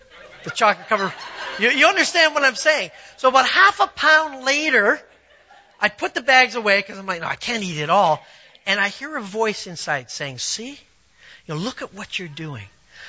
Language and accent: English; Canada; Now, as a Canadian, I've walked on lots of water, but it was ice